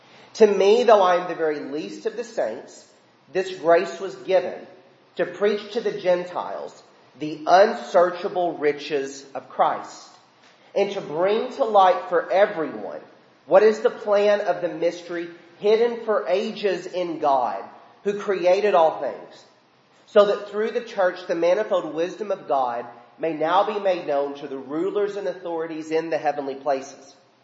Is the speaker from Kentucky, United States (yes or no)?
yes; Bowling Green, Kentucky, United States; I've been at Manslick for 5 years. I'm from Bowling Green. I was at Caneyville from 2011 to 13.